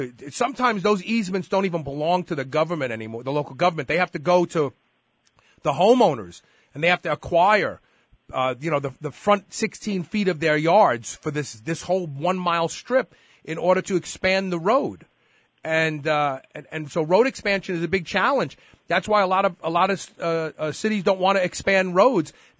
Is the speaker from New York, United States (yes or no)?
yes; Brooklyn, New York, United States; I grew up in Brooklyn.